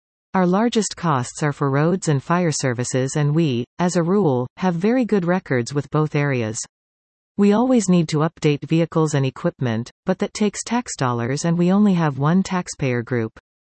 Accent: Hillsburgh, Ontario, Canada; I grew up in Hillsburg, going through grade and then high school in Erin. I have lived here 45 of my 60-plus years.

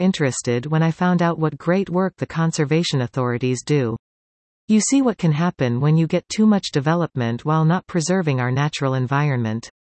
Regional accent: Norfolk County, Ontario, Canada; now in Collingwood, Canada; I was born in Norfolk County and was raised down there. I went to Delhi District Secondary School.

